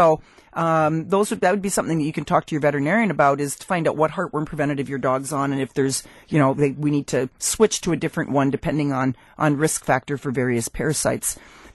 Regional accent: Canada; I'm a Canadian.

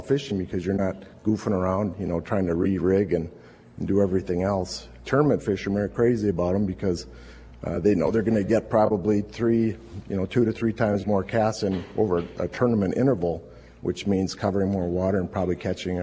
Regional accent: Madison, Wisconsin, United States; so I'm from Madison originally.

